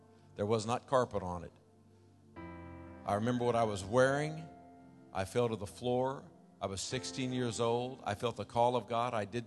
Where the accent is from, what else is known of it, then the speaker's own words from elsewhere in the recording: Centralia, Illinois, United States; I was born and raised in Centralia. I spent that's a huge city down in southern Illinois. The first 18 years of my life